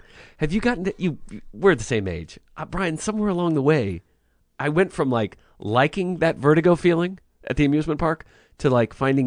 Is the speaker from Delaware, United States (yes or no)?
no; Atlanta, Georgia, United States; Because I am from Atlanta, like you, and would spend my summers there as a kid. So I grew up going to Six Flags as well.